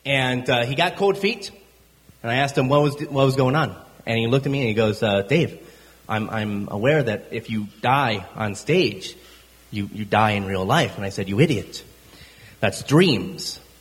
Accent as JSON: {"language": "English", "town": "Akron", "region": "Ohio", "country": "United States", "said": "I'm from Akron, Ohio, originally. Rubber capital of the nation."}